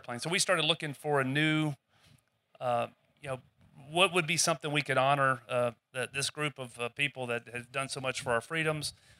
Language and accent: English; Georgia, United States; So growing up in Georgia and starting as a young flight instructor, I had heard about the Greenland Expedition